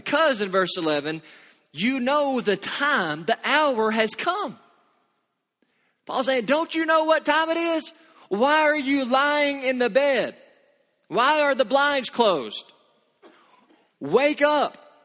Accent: Kentucky, United States; for 18 years growing up in … in Katy's, Kentucky, I woke up to at least two things.

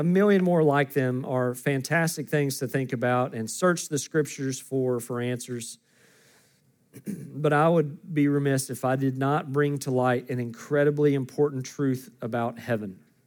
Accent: Oklahoma, United States; I'm from Oklahoma, as I mention every time I get up here.

